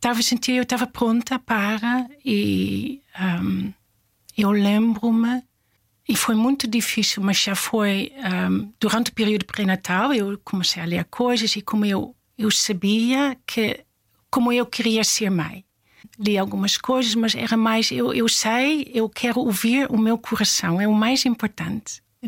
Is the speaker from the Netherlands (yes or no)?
yes; Netherlands; Portuguese is a second language; now in Portugal; Eu sou holandesa, para quem não percebeu, não sou portuguesa